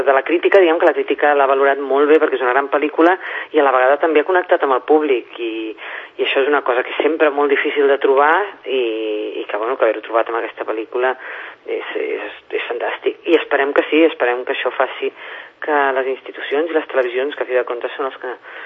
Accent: Catalonia, Spain; com a catalana

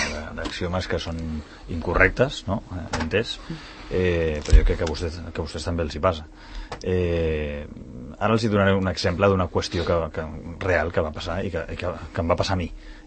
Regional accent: Catalonia, Spain; perquè sóc català. He estudiat a Catalunya, he nascut aquí, la meva família porta aquí pues, uns quants segles.

